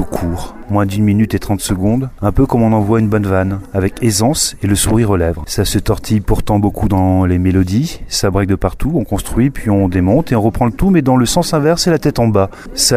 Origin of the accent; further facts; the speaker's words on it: Brest, Brittany, France; pour moi qui suis brestois, vous venez du sud, hein, vous êtes déjà exotique.